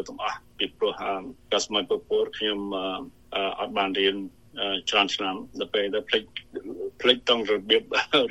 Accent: Battambang, Cambodia; បាទខ្ញុំគឺអ្នកស្រុកបាត់ដំបងគេទៅភូមិកំណើតរបស់ខ្ញុំគឺភូមិកំពង់ព្រះខេត្តបាត់ដំបង

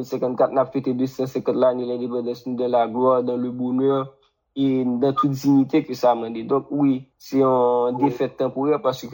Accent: Haiti; en tant que haïtien

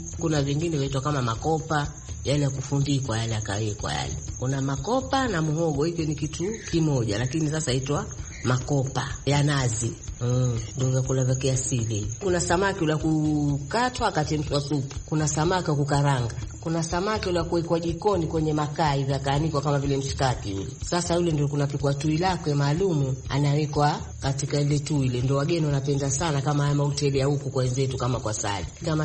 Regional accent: Wasini, Kwale County, Kenya; born there; Mimi nimezaliwa Wasini, mpikaji vyakula vya asili.

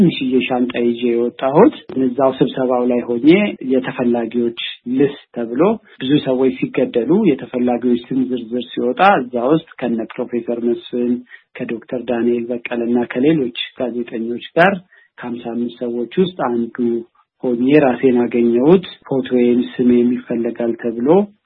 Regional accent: Addis Ababa, Ethiopia; born there; moved away as an adult; ትውልዴም አዲስ አበባ ነው።

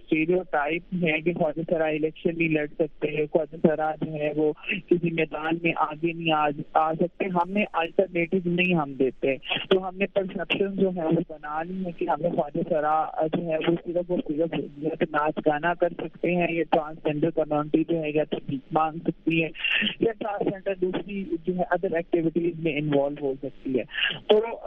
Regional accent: Okara, Punjab, Pakistan; اوکاڑا سے لاہور سے 2 کلومیٹر دور جو ہے وہ یہ علاقہ ہے، یہ میرا آبائی علاقہ ہے.

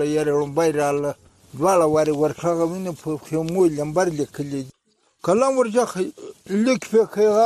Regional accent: Afghanistan; موږ د افغانستان خلک یو،

